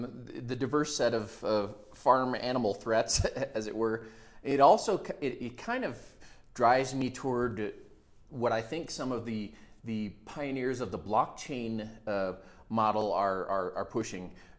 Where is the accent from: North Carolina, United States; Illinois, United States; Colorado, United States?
Colorado, United States; Colorado Springs; especially here in Colorado Springs, as we've had our low points in in 07, 08, and you know, this is my hometown. Very proud of my city, proud of my state.